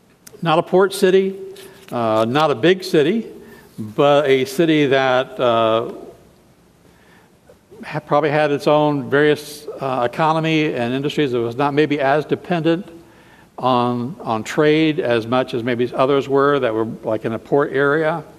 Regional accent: Midwest, United States; I was raised in the Midwest.

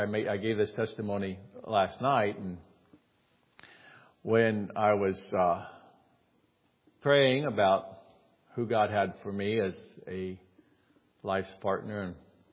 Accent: Central African Republic; I'm African by birth. I was born and raised in the Central African Republic.

